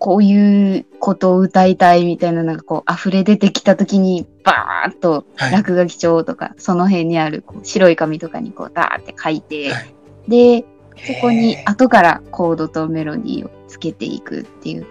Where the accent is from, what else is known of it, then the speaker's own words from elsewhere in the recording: Miyazaki, Japan; やっぱり私の、まあ、出身は、宮崎なんですけど